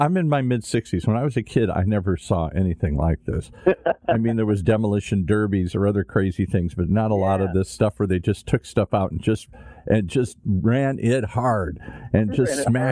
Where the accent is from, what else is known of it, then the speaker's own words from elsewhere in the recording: Detroit, Michigan, United States; I grew up in that era. I grew up in Detroit and Motown and stuff. Everybody's dad worked in a factory or for the company or something here.